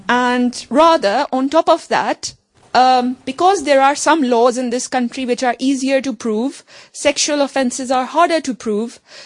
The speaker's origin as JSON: {"language": "English", "country": "Pakistan", "said": "I come from Pakistan"}